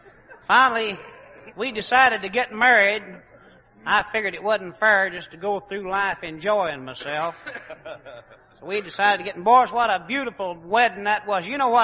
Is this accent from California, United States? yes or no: no; Bull's Gap, Tennessee, United States; born there; I was born in Bull's Gap, Tennessee, friends.